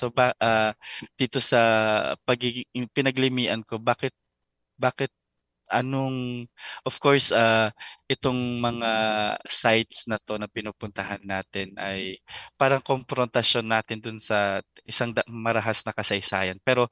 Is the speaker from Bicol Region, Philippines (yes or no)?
no; Olongapo, Central Luzon, Philippines; in a way, lumaki naman ako sa syudad kasi lumaki ako sa Olongga po dati. Pero hindi sa Maynila, baga.